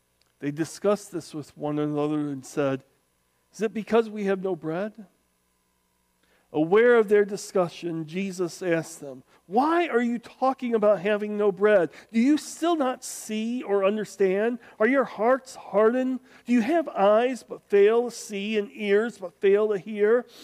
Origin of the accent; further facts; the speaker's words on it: Indiana, United States; also born or lived in Jonesboro; because I was born in Arkansas, in Jonesboro, Arkansas, which is northeast Arkansas. Grew up in northwest Indiana.